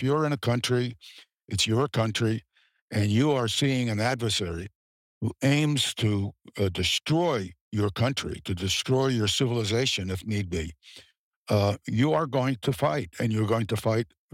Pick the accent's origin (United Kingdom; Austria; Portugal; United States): United States; I speak, incidentally, as an American critic. I love my country, and I want to see my country do the right thing.